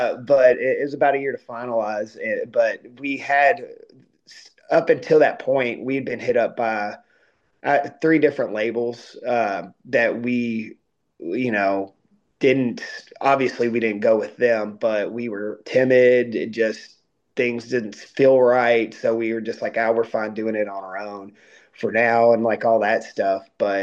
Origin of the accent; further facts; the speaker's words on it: Louisville, Kentucky, United States; We're driving back, and we had already entered the state of Kentucky. We're from Louisville.